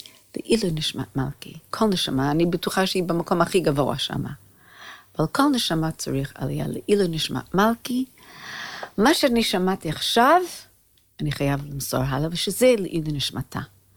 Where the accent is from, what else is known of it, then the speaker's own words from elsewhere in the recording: New York, United States; now in Israel; אני גדלתי בין גויים, בניו יורק